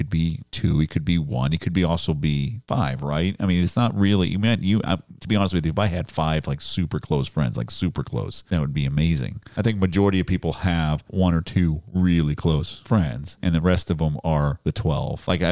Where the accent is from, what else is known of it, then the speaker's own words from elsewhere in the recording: Boston, Massachusetts, United States; also born or lived in Kansas / Kansas City / Buffalo / Fremont; I have moved around a lot, growing up in Boston, moving out to Kansas, moving out to Kansas City, Missouri, essentially moving to Buffalo, New York, moving back to Kansas City, moving up to Fremont.